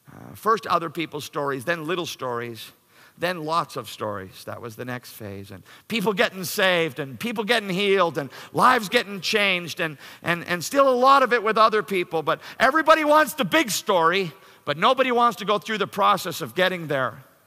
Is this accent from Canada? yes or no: yes; Canada; And I'm from Canada, okay?